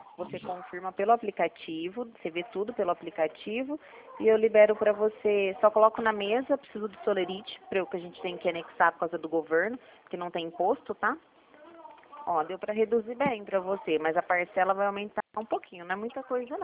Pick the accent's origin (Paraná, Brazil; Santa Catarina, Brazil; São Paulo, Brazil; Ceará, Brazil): São Paulo, Brazil; Ribeirão Preto; Não, sou de Ribeirão Preto.